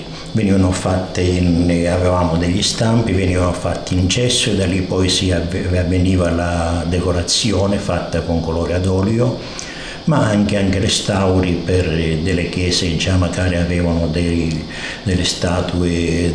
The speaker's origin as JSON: {"language": "Italian", "town": "Francavilla", "region": "Calabria", "country": "Italy", "tie": "born or raised there", "said": "perché non potevo certo viaggiare dal mio paese per raggiungere ogni giorno Reggio Calabria. Non solo c'era la parte da Francavilla per arrivare a Messina con l'autobus"}